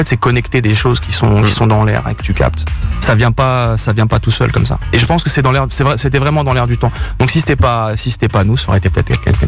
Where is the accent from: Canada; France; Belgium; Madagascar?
France; parce que je suis français et c'est une salle mythique quand même.